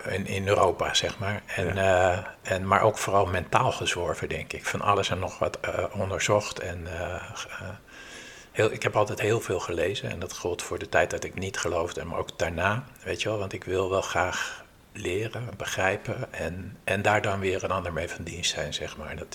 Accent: Leiden, South Holland, Netherlands; Ja, ik ben in Leiden geboren en getogen, zoals ze dat daar in Leiden zeggen.

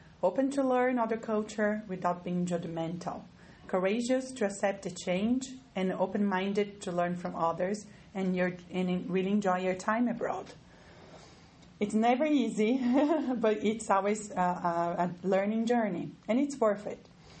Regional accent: Brazil; English is a second language; moved away; We are originally from Brazil. And our grandparents came and migrated from Portugal and Italy. And so we carry both citizenships, Brazilian and Italian. And we have lived in different places in the world already.

